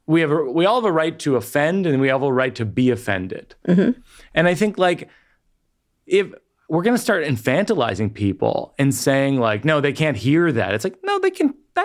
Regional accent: Massachusetts, United States; I'm from Central Massachusetts, and there's a lot of conservative folks who are from there.

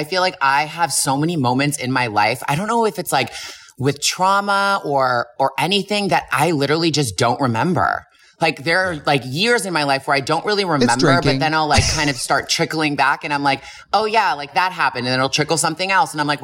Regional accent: Toronto, Ontario, Canada; I'm from Toronto going to a Catholic school, like, bitch, I need to get some creativity.

